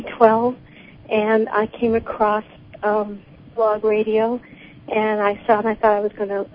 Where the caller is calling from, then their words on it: Alameda, California, United States; I'm calling from Alameda, California.